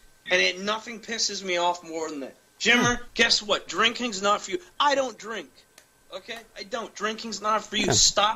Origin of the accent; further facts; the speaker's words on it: Northeast, United States; We're from the Northeast, like we got to worry about possibly freezing at night.